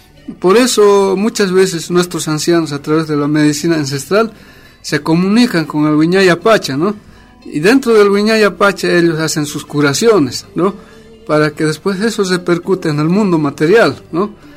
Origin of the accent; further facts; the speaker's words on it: La Paz, Bolivia; Y yo soy del Ayllu Urahuasi, ¿no? Allá por la cordillera real de los Andes, ¿no?